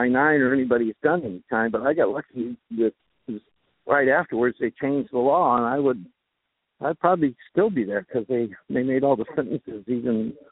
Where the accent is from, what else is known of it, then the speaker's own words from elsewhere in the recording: Ireland; a lot of people say it has to do with being Irish. We're full of baloney. And I'm an Irish man.